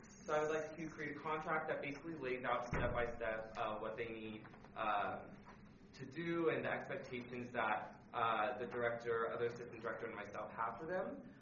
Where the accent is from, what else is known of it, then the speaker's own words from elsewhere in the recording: Reno, Nevada, United States; I'm from the Reno area and was going to live at home my first year.